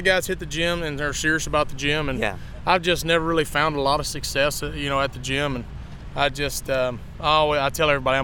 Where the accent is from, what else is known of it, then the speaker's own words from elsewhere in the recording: Mississippi, United States; Mississippi. Yeah. I'm living about 30 minutes just south of Memphis, Tennessee.